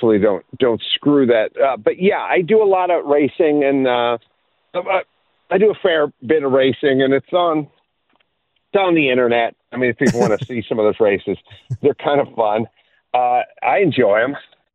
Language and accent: English; Los Angeles, California, United States; And listen, I'm from California and I'm from LA, so everything's an upgrade.